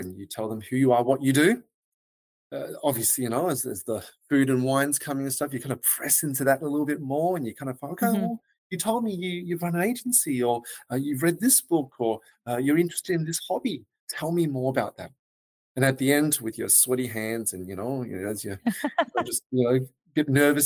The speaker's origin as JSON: {"language": "English", "town": "Melbourne", "region": "Victoria", "country": "Australia", "said": "As you can tell, the reference even tells that I'm from Australia. In Melbourne. So thank you for understanding my accent."}